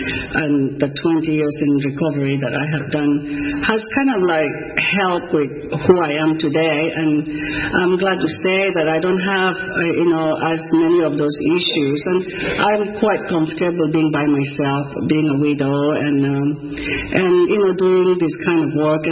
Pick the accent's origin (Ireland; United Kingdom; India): India; Mizoram; English is a second language; now in Valdosta, United States; As you can see, I'm not from Valdosta, Georgia. I started my art journey on the dark side of the planet called Mizoram. It's in a very remote area of the easternmost part of India.